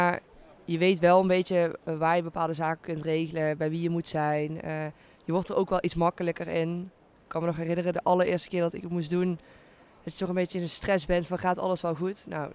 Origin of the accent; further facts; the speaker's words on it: Helmond, North Brabant, Netherlands; Ik kom ook oorspronkelijk uit Helmond.